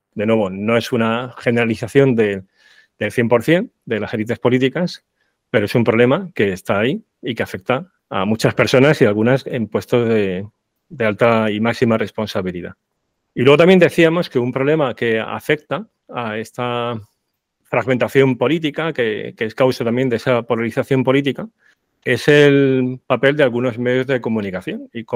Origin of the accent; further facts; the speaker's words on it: Spain; de ahí los que somos españoles tenemos un amplio conocimiento de ello